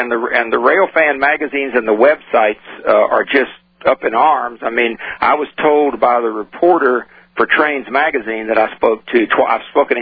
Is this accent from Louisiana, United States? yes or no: yes; Lake Charles, Louisiana, United States; now in Houston, United States; I live here now. I've been here for the last 10 years. I was born and reared in Lake Charles, Louisiana, and I live really the majority of my life in Louisiana.